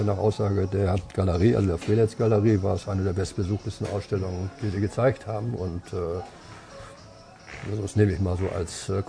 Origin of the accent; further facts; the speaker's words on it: Germany; naja, ich komme also aus Deutschland, dann war die zweite Frage gleich, Ost oder West?